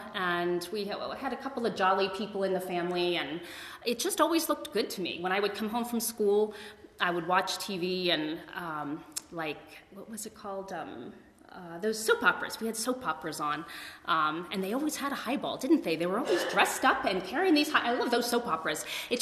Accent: East Coast, United States; also born or lived in Pennsylvania; now in California, United States; So I grew up on the East Coast. I am not from California. I came here on what we call a geographic.

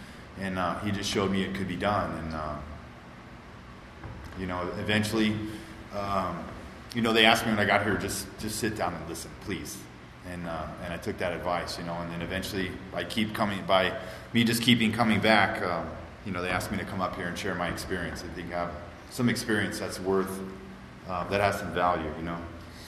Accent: California, United States; I was born and raised here in the Antelope Valley. I'm the youngest of four kids

